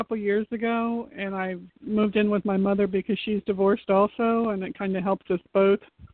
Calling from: Florida, United States; From Florida.

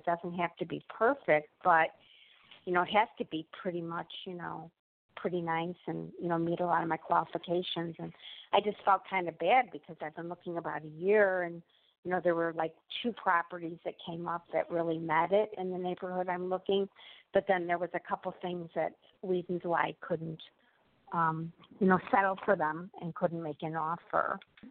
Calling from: Illinois, United States; Illinois.

